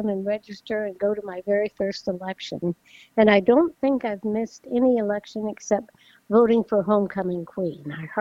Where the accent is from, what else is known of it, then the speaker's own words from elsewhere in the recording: Nebraska, United States; And I grew up in Nebraska, and we did not get to vote until we were 21.